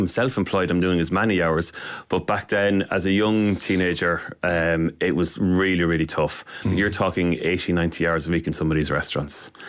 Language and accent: English; Athy, Leinster, Ireland; So I'm from Athy in County Kildare. That's where I was born and raised.